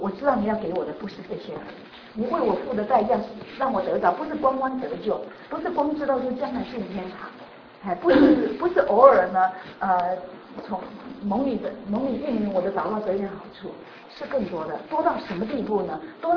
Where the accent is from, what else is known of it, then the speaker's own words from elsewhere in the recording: China; 对我们中国人来说呢，如果是中国人写的话，写给中国人